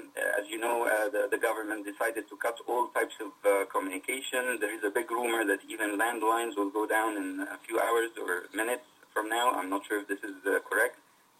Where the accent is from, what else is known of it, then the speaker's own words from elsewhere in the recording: Egypt; now in United Kingdom; I'm British-Egyptian, living here for the past 10 years, roughly